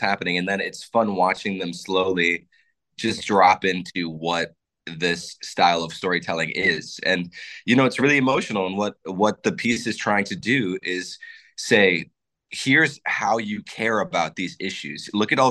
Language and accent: English; Arizona, United States; I'm from Arizona, so I saw it on stage first at a theater there.